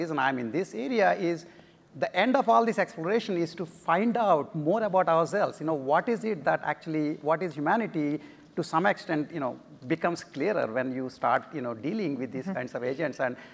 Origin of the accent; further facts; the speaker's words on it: India; I come from India where we see every little, you know, stone with a slight form as a particular god who is of human form.